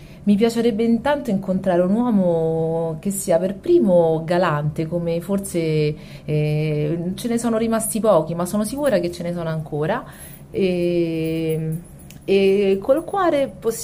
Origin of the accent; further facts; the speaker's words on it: Rome, Lazio, Italy; romana di Roma, anche se con origini del sud Italia, ma io sono di Roma.